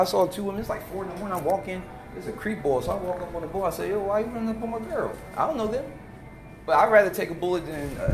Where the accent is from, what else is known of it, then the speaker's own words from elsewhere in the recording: Philadelphia, Pennsylvania, United States; So, about me. I'm from West Philly, my mom is. My dad's from North Philly, 33rd Erie.